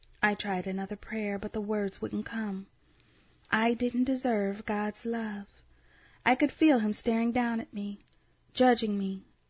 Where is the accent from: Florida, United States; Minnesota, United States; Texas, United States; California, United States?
Florida, United States; Fort Lauderdale; I was 7 years old, walking with my best friend to the school basketball court where I grew up in Fort Lauderdale, Florida.